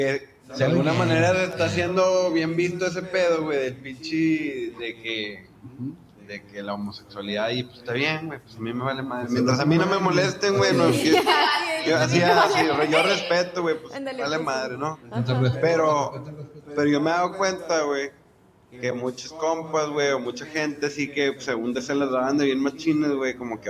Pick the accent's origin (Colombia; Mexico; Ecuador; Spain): Mexico; yo creo que nosotros todos como mexicanos tenemos que ver.